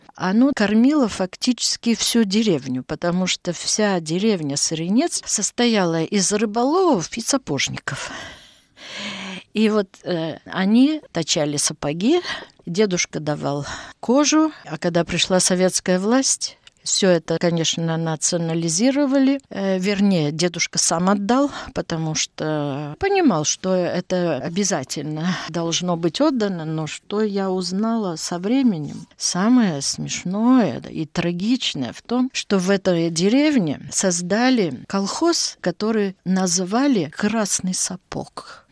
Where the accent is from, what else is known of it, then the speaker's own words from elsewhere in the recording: Vasknarva, Ida-Viru County, Estonia; also born or lived in Narva; Все дошкольное мое детство прошло именно в Васькнарве, в Приноровье, у дедушки, потому что мама с отцом жили там в Печорском крае, а потом перебрались тоже в Васькнарву, а из Васькнарвы уже в Нарву.